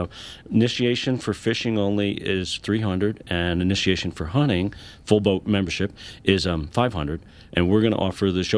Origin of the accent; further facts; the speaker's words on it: Pennsylvania, United States; now in Colorado, United States; I came from Pennsylvania and I thought, you know, I seen that reg book